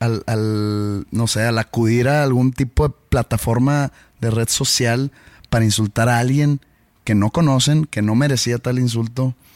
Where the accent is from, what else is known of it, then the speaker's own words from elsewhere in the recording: Mexico; me ha llamado hasta que soy un mal mexicano